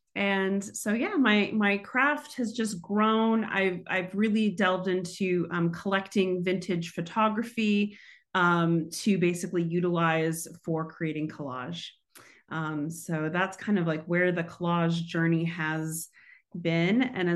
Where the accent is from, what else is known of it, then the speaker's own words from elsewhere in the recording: Houston, Texas, United States; I grew up in Houston, Texas, and one of the places that was a zone for anyone who could make it there was a place called Numbers